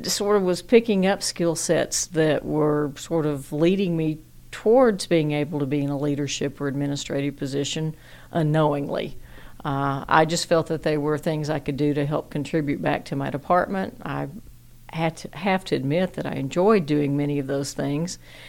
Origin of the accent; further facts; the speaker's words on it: Jonesboro, Arkansas, United States; actually Jonesboro is my hometown, so I grew up in Jonesboro.